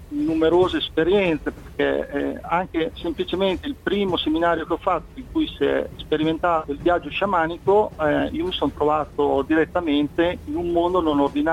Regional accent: Modena, Emilia-Romagna, Italy; per esempio da nostre parti, io sono qua di Modena

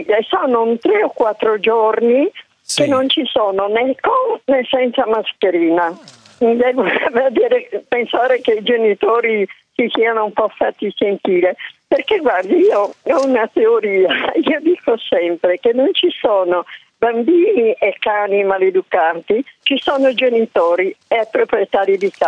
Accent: Sardinia, Italy; Io sì, sono sarda.

